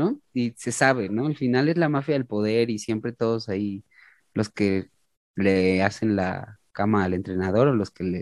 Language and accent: Spanish; Mexico; yo siempre, bueno, como mexicano, ¿no? Así como parte de la sociedad. Y yo quiero creer que México es un país grandioso